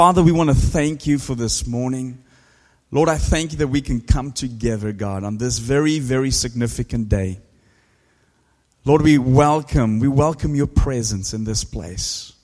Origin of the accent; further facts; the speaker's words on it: South Africa; now in United Kingdom; Now, I'm originally from South Africa, for some of you don't know. I've been on this island now since 2001